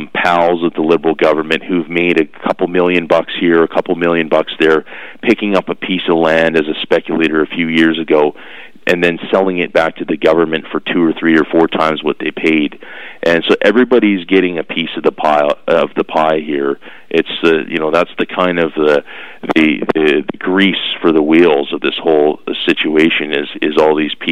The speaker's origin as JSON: {"language": "English", "region": "British Columbia", "country": "Canada", "said": "And if we don't wake up as British Columbians and start being involved in this conversation"}